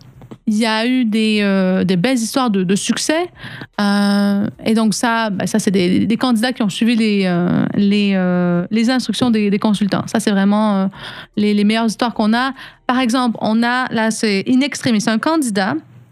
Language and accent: French; Canada; accent: Canadian; si je vous parlais avec mon accent canadien, je suis pas sûre qu'on se comprendrait. J'ai changé mon accent pour qu'on puisse bien me comprendre.